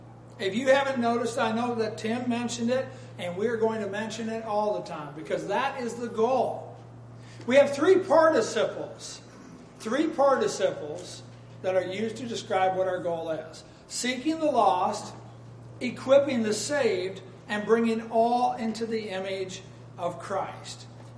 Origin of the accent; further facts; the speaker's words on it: Iowa, United States; When I was a child, I thought, well, I would never go to Disney because it's so far away. I was growing up in Iowa.